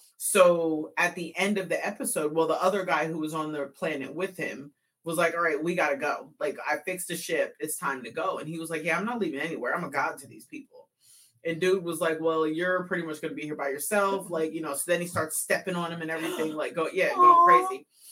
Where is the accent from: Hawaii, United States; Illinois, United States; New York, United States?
New York, United States; New York City; I'm from New York City.